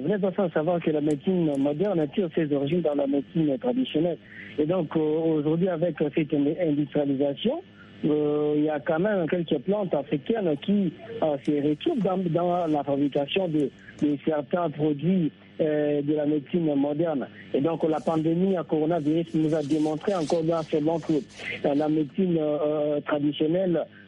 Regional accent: DR Congo; Chez nous, en RDC

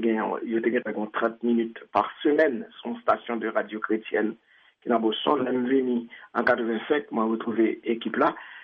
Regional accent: Haiti; C'est une fierté pour moi-même en tant qu'Haïtien.

